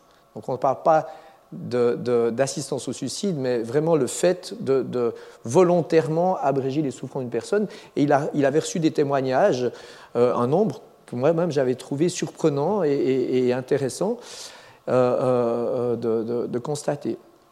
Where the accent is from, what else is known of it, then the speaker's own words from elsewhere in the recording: Belgium; Vous allez souvent en Belgique, mais moi je suis belge.